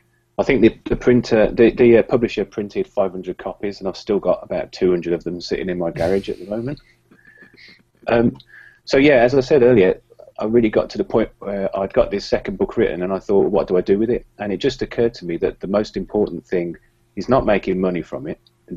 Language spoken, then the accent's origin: English; Birmingham, West Midlands, United Kingdom; It's quite an unusual city. It's the UK's second city, so it's pretty big